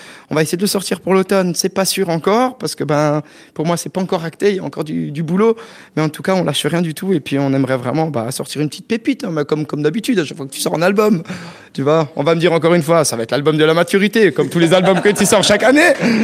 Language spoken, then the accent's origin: French; Grand Est, France; Tu vois, j'étais beaucoup à Paris, et puis moi je suis alsacien, et puis mes petites montagnes me manquaient